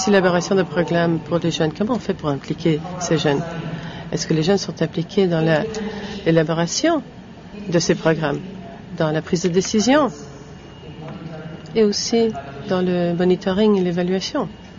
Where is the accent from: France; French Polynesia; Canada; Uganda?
Uganda; Moi, je viens de l'Ouganda, où je suis cofondateur de Ugandan Positive, séropositif de l'Ouganda.